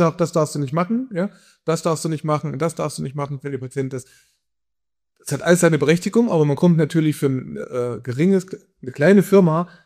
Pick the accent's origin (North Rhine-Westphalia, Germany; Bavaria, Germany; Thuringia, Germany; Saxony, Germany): Thuringia, Germany; Ilmenau; Also ich komme ja aus Ilmenau, da gibt es eine große Uni